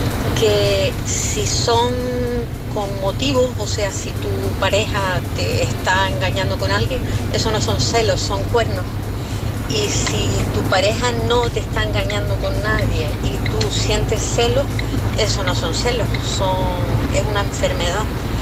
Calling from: Las Palmas de Gran Canaria, Canary Islands, Spain; de Las Palmas de Gran Canaria.

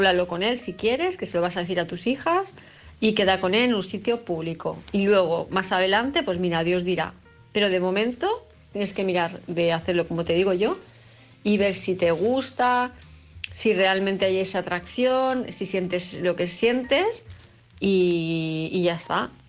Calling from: Palma, Balearic Islands, Spain; de Palma de Mallorca

